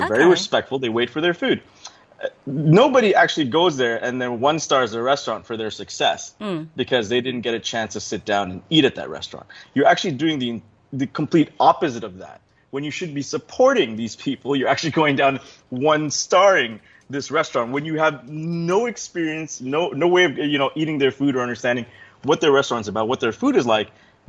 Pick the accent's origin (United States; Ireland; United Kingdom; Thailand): Thailand; I've born and raised in Thailand.